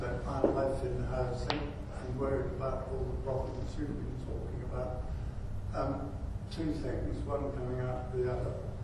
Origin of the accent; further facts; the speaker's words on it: Wandsworth, London, United Kingdom; I come from Wandsworth